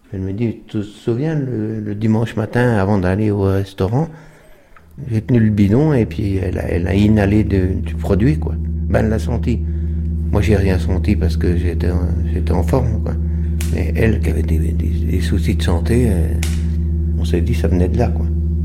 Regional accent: Grande-Verrière, Bourgogne-Franche-Comté, France; also born or lived in Autun; Je suis né à Autun, mais j'ai grandi ici, à la maison à côté, au Crotte-Meunière, Grande-Verrière, dans le Morand.

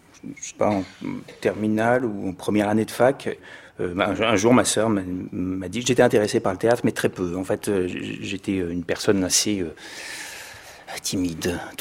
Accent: Marseille, Provence-Alpes-Côte d'Azur, France; born there; je suis né à Marseille. Mes parents étaient à Alger, ont vécu à Alger. Ils sont partis d'Algérie en 62.

